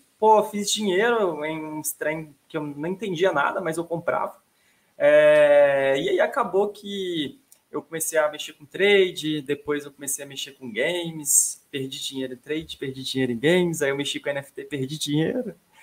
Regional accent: Minas Gerais, Brazil; eu sou daqui de Minas.

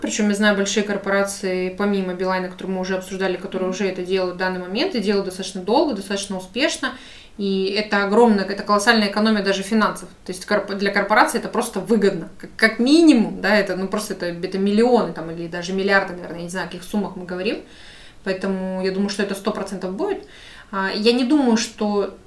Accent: Khabarovsk, Khabarovsk Krai, Russia; так как я из Хабаровска

